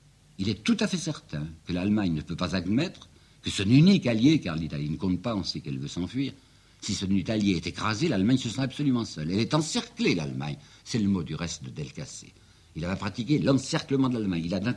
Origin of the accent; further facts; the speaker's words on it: Mâcon, Bourgogne-Franche-Comté, France; born there; je suis né à Mâcon